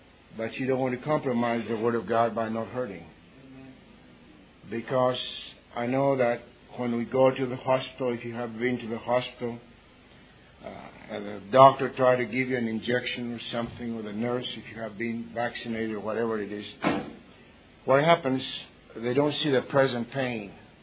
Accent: Athens, Attica, Greece; moved away as an adult; now in United States; I was born in Athens, Greece. That's where I finished my college work. And then I went to Southern Cal College in California

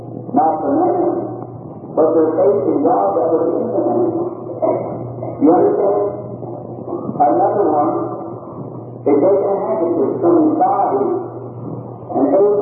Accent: Kentucky, United States; born there; I was born of a humble parent, born of the Catholic. I was born in Kentucky.

